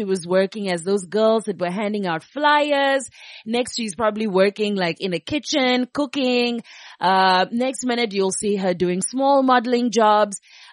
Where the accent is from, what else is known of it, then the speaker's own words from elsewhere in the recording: Cape Town, Western Cape, South Africa; when we grew up in Cape Town together, I always admired her for taking risk.